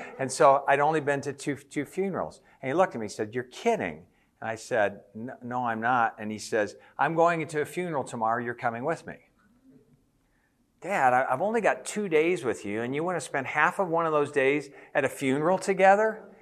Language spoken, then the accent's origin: English; Denver, Colorado, United States; I told you I grew up in Denver. And when my dad was 94, I was visiting him in Denver.